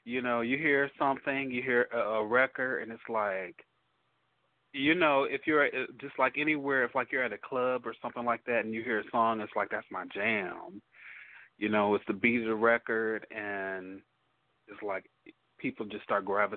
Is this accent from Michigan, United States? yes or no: yes; Detroit, Michigan, United States; You know, we're from Detroit, so the big three, Ford, Chrysler and GM.